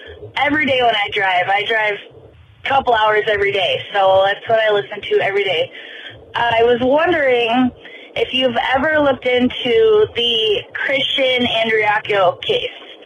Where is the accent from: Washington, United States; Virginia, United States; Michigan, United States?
Michigan, United States; now in San Diego, United States; I live in San Diego, California. However, I am from Michigan.